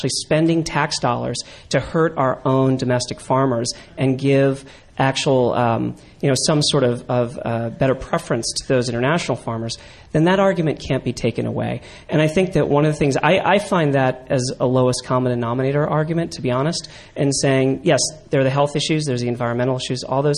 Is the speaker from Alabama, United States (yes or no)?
no; California, United States; I'm from Northern California and I will offend myself by saying it.